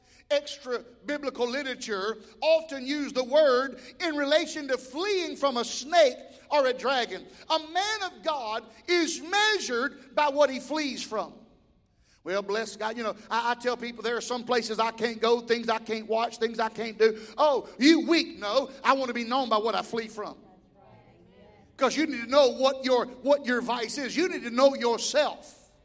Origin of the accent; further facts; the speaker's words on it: the South, United States; Boy, I'm from the South.